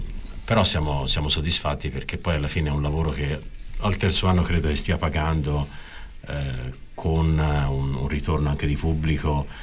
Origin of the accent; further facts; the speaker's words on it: Florence, Tuscany, Italy; direi ai noi da fiorentini